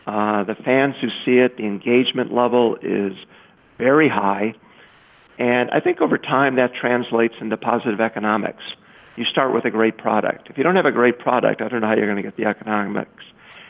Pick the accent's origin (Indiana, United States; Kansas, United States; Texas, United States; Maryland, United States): Indiana, United States; You know, I grew up in Indiana, not far from Chicago